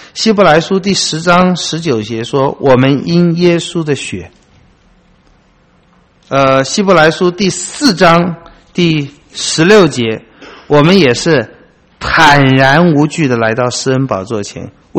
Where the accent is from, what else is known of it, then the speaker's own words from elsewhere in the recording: Taiwan; 雅各一生真的也跟我们台湾人一样